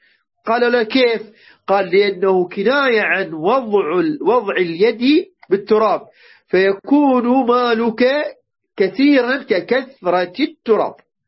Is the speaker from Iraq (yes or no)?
yes; Iraq; عندنا بالعراق